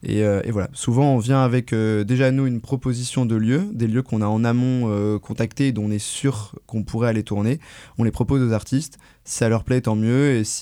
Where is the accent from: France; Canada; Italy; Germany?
France; Rennes, Brittany; sachant qu'on est de Rennes, que le matériel qu'on loue, qu'on prend, il se trouve à Rennes